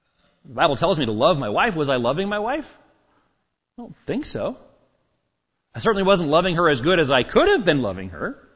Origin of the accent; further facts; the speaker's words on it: Arkansas, United States; I'm from Arkansas, so it takes me a little bit of time to remember how to spell things.